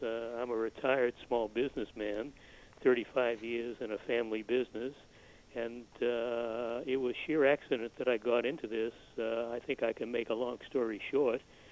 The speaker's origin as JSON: {"language": "English", "town": "Boston", "region": "Massachusetts", "country": "United States", "tie": "born or raised there", "said": "Yeah, I grew up in Boston, went to Harvard."}